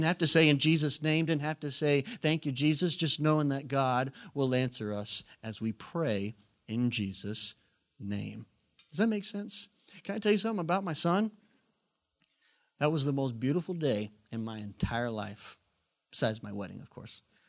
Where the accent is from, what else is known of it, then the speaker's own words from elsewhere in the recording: Tulsa, Oklahoma, United States; I come from the South. That's like non-existent. You know, there's no one who has a home birth in Tulsa, Oklahoma.